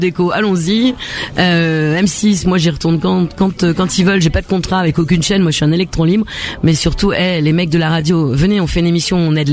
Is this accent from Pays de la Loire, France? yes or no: no; Argenteuil, Île-de-France, France; je parle de vraiment de comment j'ai grandi, où j'ai grandi, je viens d'Argenteuil